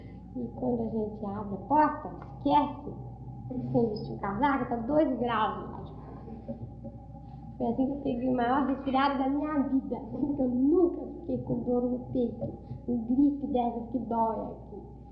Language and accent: Portuguese; Brazil; Nós, como bons brasileiros, acostumados com as lojas